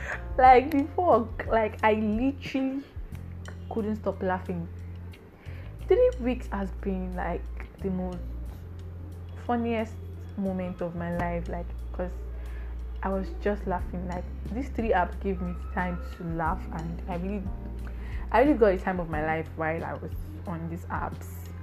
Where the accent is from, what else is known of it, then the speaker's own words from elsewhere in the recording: Nigeria; I told him I'm from Nigeria